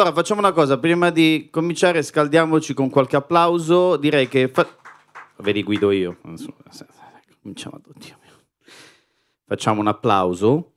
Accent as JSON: {"language": "Italian", "region": "Calabria", "country": "Italy", "said": "Allora, io sono calabrese, vengo origini calabresi"}